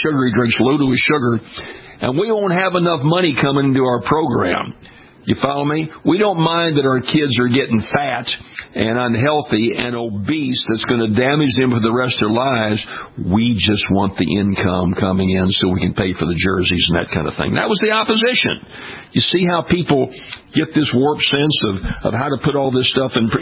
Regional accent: Baton Rouge, Louisiana, United States; a research center in my hometown of Baton Rouge, Louisiana, the Pennington Biomedical Research Center, is one of the premier medical centers throughout the whole nation.

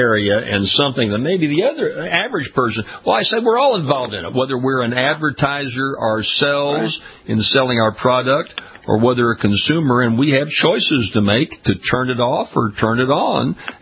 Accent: Louisiana, United States; I mentioned I was in public life down here in my home state of Louisiana for 28 years

